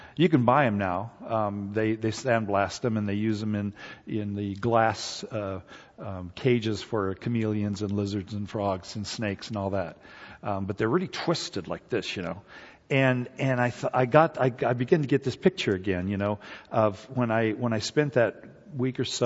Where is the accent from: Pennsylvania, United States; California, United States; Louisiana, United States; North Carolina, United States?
California, United States; I grew up in the Napa Valley, for a number of years I was there